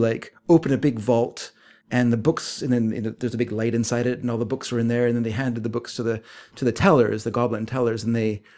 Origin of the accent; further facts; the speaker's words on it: Vancouver, British Columbia, Canada; Like I grew up in, growing up in Vancouver, growing up in the, we had huge amounts of soccer played amongst kids.